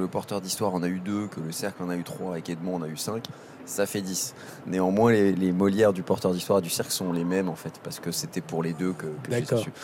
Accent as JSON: {"language": "French", "town": "Paris", "region": "Île-de-France", "country": "France", "tie": "born or raised there", "said": "Moi, je suis parisien d'origine. Je suis du 18e. J'ai grandi dans le quartier des Abbesses"}